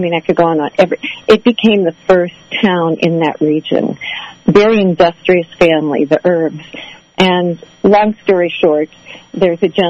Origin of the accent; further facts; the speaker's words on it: Pine Grove Mills, Pennsylvania, United States; moved away as an adult; now in Ohio, United States; Actually, I am from there. I grew up in Pine Grove Mills. I grew up on the Kepler Farm next to Millie Kepler, where the barn is. And that was my childhood. I am in Ohio due to marriage